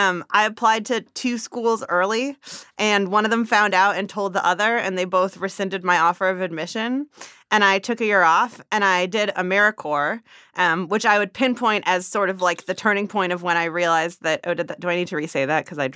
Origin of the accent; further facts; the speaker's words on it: California, United States; I grew up in the Bay Area.